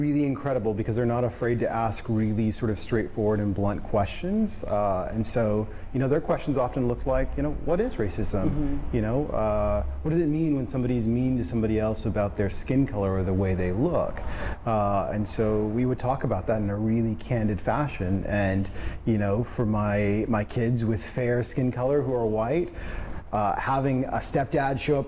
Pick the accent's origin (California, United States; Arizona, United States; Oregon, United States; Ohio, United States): Oregon, United States; Portland; So born and raised in Portland, Oregon, so I'm a hometown kid.